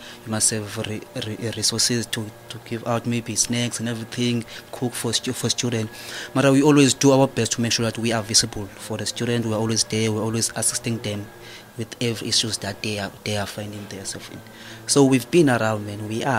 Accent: Mthatha, Eastern Cape, South Africa; I'm originally from Mthatha.

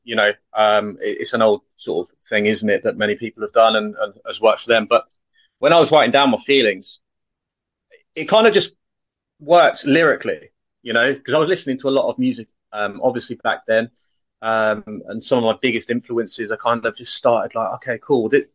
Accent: South East England, United Kingdom; So I am from Surrey in London, UK.

